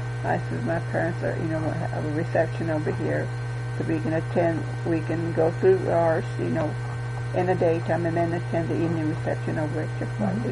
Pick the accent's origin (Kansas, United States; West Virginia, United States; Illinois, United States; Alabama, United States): Kansas, United States; growing up in Kansas, it's an experience. I mean, I enjoyed it.